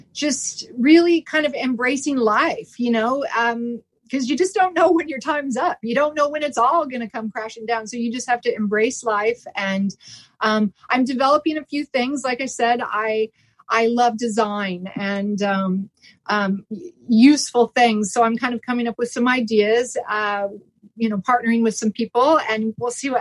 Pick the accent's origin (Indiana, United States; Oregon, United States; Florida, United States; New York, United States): Oregon, United States; now in Bay Area, United States; I grew up in Oregon. I've lived all over the world, but Oregon is home for me. It's where I grew up and it's near and dear to my heart.